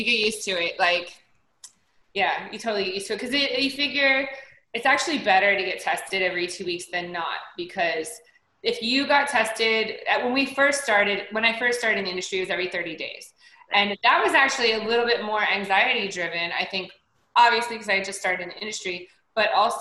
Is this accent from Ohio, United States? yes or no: yes; Cincinnati, Ohio, United States; moved away as an adult; I was born in Cincinnati, Ohio.